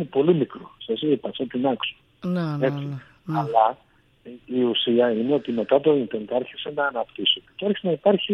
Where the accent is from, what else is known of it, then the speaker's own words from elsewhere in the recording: Agrinio, Western Greece, Greece; Εγώ μάλιστα κατάγομαι από το Αγρίνιο